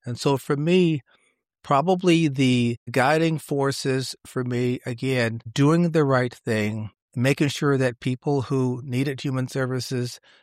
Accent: Milwaukee, Wisconsin, United States; I am from Milwaukee, grew up in Milwaukee's Central City, and at a time when, you know, life could be challenging in a community that has certainly some challenges and a number of issues, shall we say.

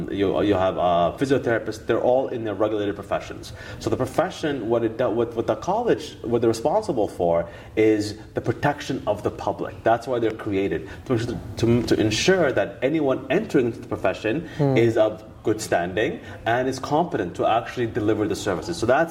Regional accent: Ottawa, Ontario, Canada; now in Fort McMurray, Canada; So I grew up in Ottawa.

